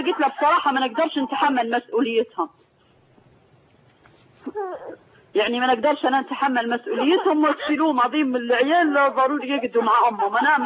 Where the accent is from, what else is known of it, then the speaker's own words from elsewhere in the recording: Libya; أنا طبعا من ليبيا، وليبيا ومتزوجة مصري.